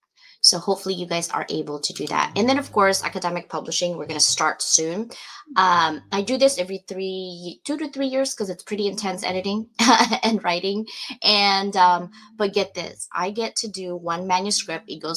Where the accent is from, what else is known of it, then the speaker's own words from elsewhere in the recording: Philippines; I'm Filipino, guys. I'm loud.